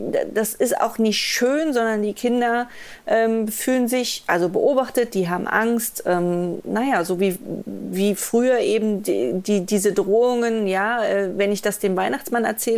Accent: East Germany, Germany; Ich komme aus der DDR. Wir haben da nichts. Gab's nicht.

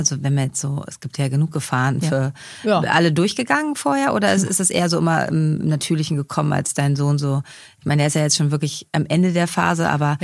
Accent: Schleswig-Holstein, Germany; ich bin in einer Kleinstadt in Schleswig-Holstein aufgewachsen

